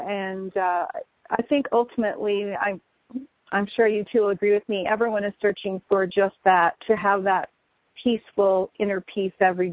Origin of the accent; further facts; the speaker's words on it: Vancouver, British Columbia, Canada; when I was growing up in Vancouver, BC